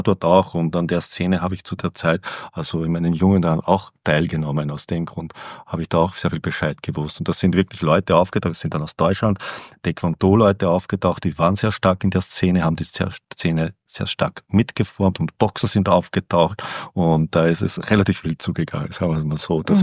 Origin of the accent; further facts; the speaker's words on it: Upper Austria, Austria; ich komme ja aus dem Bezirk Vöcklabruck und Gmunden.